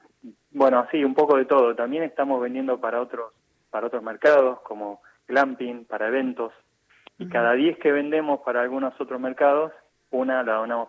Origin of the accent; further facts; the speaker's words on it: Argentina; a los 23, 24 años, dije, esto no es por acá, necesito estar en mi país, necesito ayudar, necesito hacer algo, y quería estar con mi familia. Así que dejé todo y me volví a Argentina